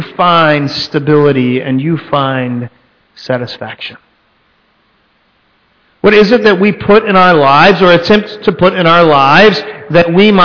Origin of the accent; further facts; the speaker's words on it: Texas, United States; I'm from Texas.